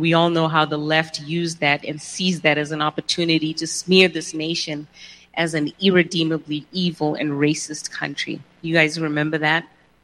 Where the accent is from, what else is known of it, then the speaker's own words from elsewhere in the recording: Zimbabwe; now in United States; as a little girl growing up in Zimbabwe